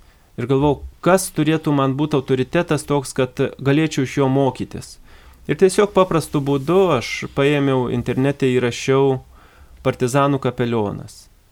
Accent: Alytus County, Lithuania; Mano tėviškai netoli vyko garsus Kalniškės mūšis

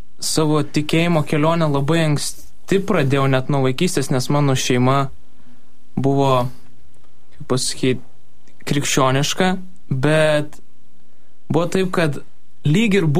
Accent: Kretinga, Klaipėda County, Lithuania; aš esu iš Kretingos ir Kretingoje yra pranciškoniškas jaunimas

